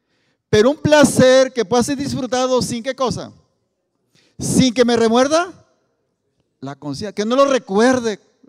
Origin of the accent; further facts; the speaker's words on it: Oaxaca, Mexico; O sea, que soy de Oaxaca, somos muy emocionales y somos muy enamoradizos, ¿verdad?